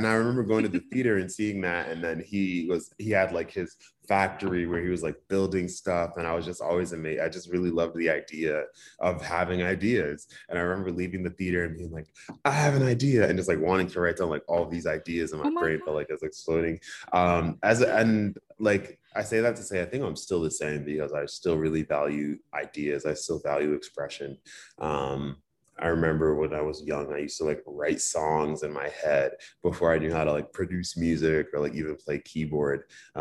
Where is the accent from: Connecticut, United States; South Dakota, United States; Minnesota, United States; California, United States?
Connecticut, United States; So I grew up in Connecticut, but I identify as Beninese American. Right. So my parents are immigrants from Benin. They came here in the early 80s. And so my family and I are first generation.